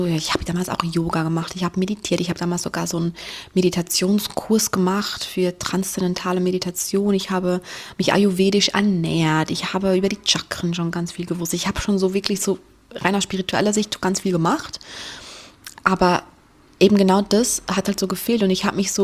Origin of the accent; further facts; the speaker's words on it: Switzerland; ich will mein Heimatland, die Schweiz, verlassen, ich will auf Reisen gehen.